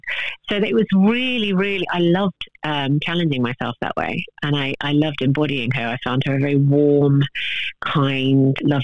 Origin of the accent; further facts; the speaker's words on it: Barnet, London, United Kingdom; No, I'm from Barnet, North London.